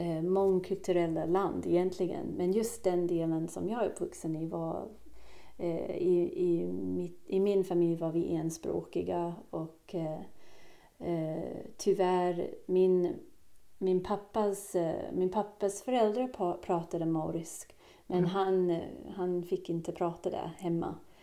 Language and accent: Swedish; Melbourne, Victoria, Australia; Swedish is a second language; also born or lived in London; now in Sweden; jag är storstadstjej, jag kommer från Melbourne.